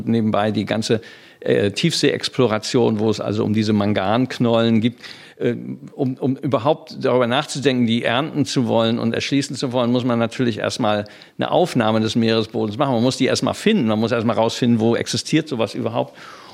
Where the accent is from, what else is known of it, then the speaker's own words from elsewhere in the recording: Hamburg, Germany; Und als Hamburger weiß man das, wenn man von der Elbe spricht